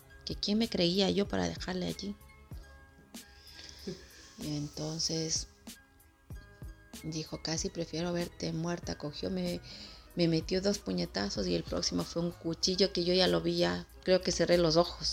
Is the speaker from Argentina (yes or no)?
no; Ecuador; soy del Ecuador y quería contaros algo, una parte de mi historia